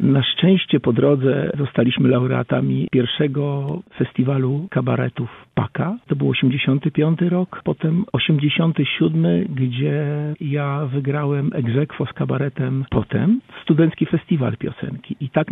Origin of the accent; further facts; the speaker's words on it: Pomeranian Voivodeship, Poland; now in Toruń, Poland; Mieszkam tutaj już od wielu, wielu lat, a jestem chłopakiem z Pomorza. W Toruniu mieszkam dobre 40 lat tutaj.